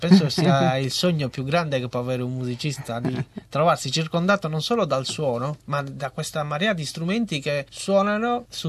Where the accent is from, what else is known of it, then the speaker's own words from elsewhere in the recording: Palau, Sardinia, Italy; now in Bologna, Italy; Io sono cresciuto a Palau, che è un paese sul mare, la punta nord della Sardegna, di fronte alla Corsica